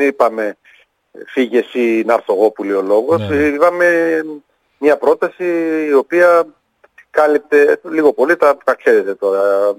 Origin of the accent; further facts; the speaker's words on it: Patras, Western Greece, Greece; να δημιουργώ και προϋποθέσεις να μένουν και τα παιδιά στην πόλη μου